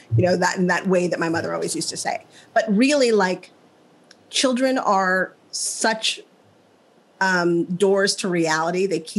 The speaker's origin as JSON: {"language": "English", "region": "Midwest", "country": "United States", "said": "You know, I'm from the Midwest. I still believe that you put coupons and you don't throw things away."}